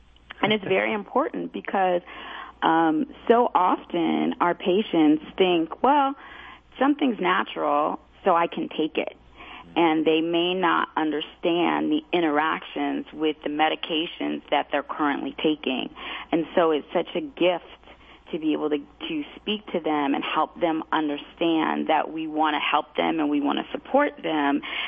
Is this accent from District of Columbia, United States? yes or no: yes; Washington, District of Columbia, United States; and I'm from Washington, D.C., and I felt it was too far away for me to help manage some of the issues that were going on in my family